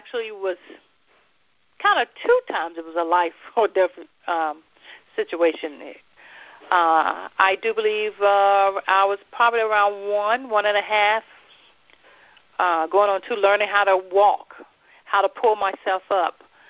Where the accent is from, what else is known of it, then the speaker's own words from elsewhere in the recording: Jacksonville, North Carolina, United States; Well, okay, I'm from Jacksonville, North Carolina. I was born there and raised there.